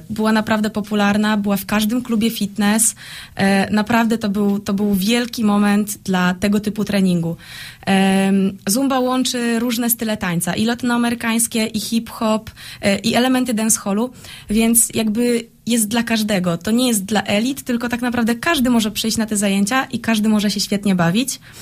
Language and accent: Polish; Nowogród Bobrzański, Lubusz Voivodeship, Poland; z bardzo małego miasteczka, żeby nie mówić znikąd, ale no niestety, jak się gdzieś podróżuje i ktoś pyta, skąd jesteś, powiem Nowogród Bobrzański